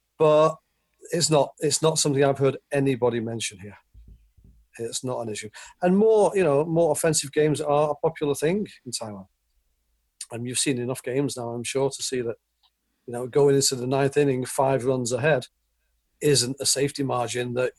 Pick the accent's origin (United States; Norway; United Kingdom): United Kingdom; England; I'm English. My accent's telling you I'm not American, and I came to baseball late.